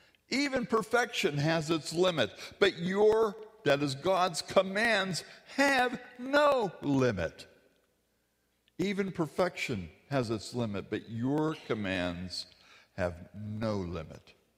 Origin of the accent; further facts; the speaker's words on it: Pacific Northwest, United States; Mary and I come from the Pacific Northwest, where folk are supposed to be laid back and casual.